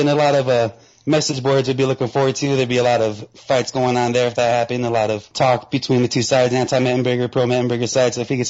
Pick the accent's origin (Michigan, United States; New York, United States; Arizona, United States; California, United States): Arizona, United States; Tucson; I'm from Tucson, Arizona.